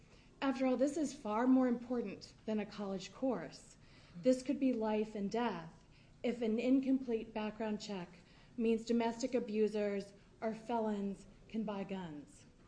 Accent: Corvallis, Oregon, United States; I'm from Corvallis, and I'm also a volunteer with Moms Demand Action.

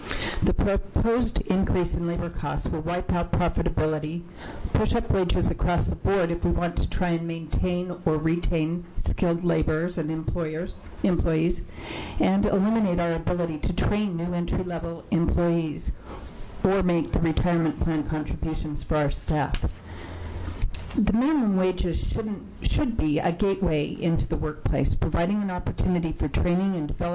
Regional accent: Salem, Oregon, United States; from Salem, Oregon.

